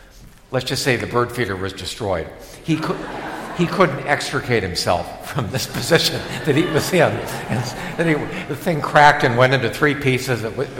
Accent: Ohio, United States; I grew up in Ohio, at least the elementary school years

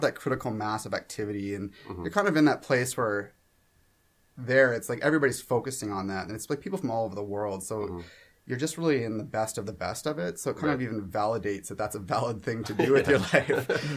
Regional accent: Canada; now in San Francisco, United States; moving to San Francisco as a Canadian

